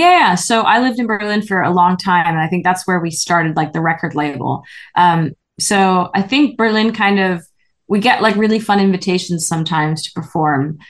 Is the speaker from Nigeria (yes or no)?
no; Canada; accent: Canadian; my passport says I'm British, but my accent says I'm Canadian because I grew up in Canada